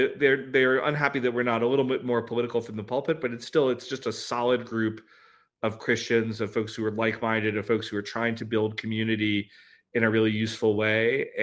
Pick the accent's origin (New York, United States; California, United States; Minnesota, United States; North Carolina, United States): North Carolina, United States; now in Montana, United States; I grew up in North Carolina.